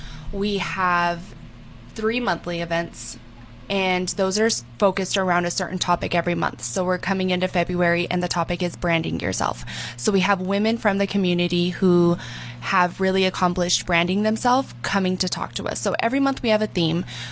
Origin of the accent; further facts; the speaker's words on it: Alamogordo, New Mexico, United States; I was born and raised in Alamogordo. I graduated from Tularosa High School.